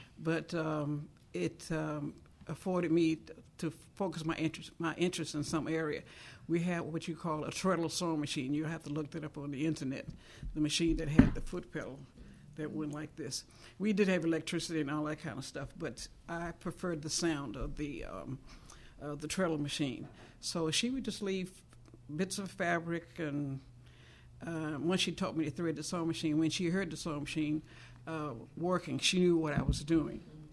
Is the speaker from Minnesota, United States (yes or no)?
no; Richmond, Virginia, United States; born there; I was born in Richmond, Virginia, my father lived in Richmond.